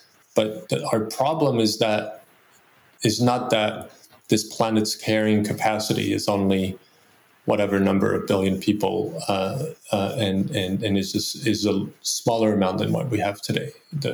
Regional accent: France; now in United States; It's actually, even though I was born and raised in France, my mother her mother was a longtime American, but hardly spent any of her life living in the U.S.

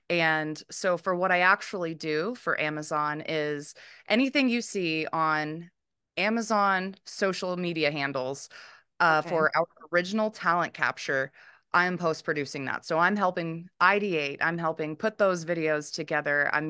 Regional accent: Arkansas, United States; now in California, United States; I'm originally from Arkansas. I grew up in Arkansas. However, my family is from Oklahoma, my mother and my father.

